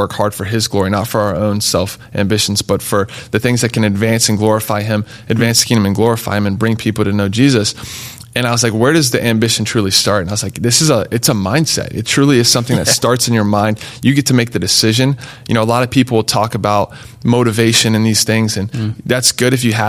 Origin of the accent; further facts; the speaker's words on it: Raleigh, North Carolina, United States; But yeah, I grew up in Raleigh, North Carolina.